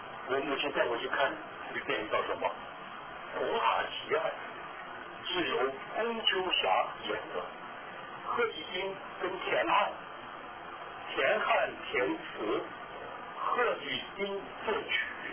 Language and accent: Chinese; Zhongshan, Guangdong, China; 现在我在中山长大